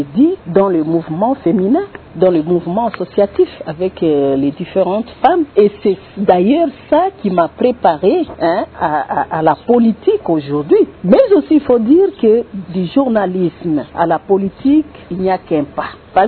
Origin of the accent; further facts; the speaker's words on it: Chabunda, South Kivu, DR Congo; born there; je suis né à Chabunda le 23 mars 1972 et j'ai 3 enfants.